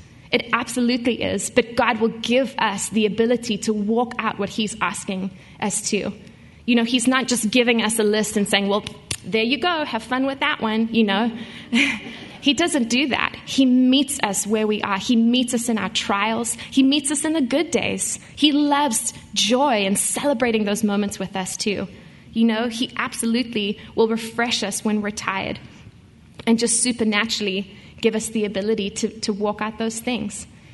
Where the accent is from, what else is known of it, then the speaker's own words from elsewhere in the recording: South Africa; now in Nashville, United States; I grew up in South Africa, and so the California-type weather is totally what I grew up with.